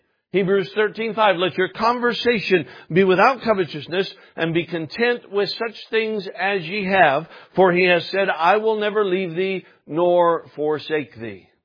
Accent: Alaska, United States; Now, I'm from Alaska, you know that. And Alaska's a unique place.

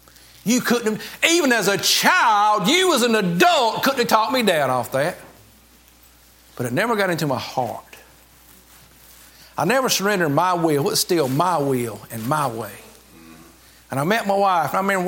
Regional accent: North Carolina, United States; I was raised in North Carolina. Thank God for it. And we went to church.

